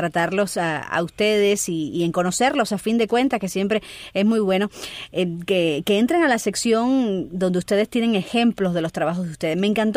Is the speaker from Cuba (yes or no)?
yes; Sancti Spíritus, Cuba; porque yo soy de Santi Espíritu.